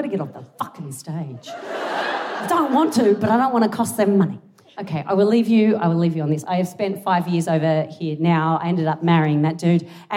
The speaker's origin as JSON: {"language": "English", "country": "Australia", "lives_now": "United Kingdom", "said": "this is not a local accent. I am Australian"}